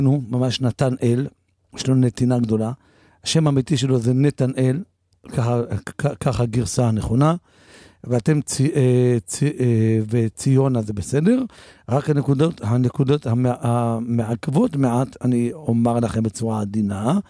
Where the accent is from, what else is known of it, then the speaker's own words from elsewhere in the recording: Tunisia; אני גם חושש, אני טוניסאי, אל תשכחו את זה.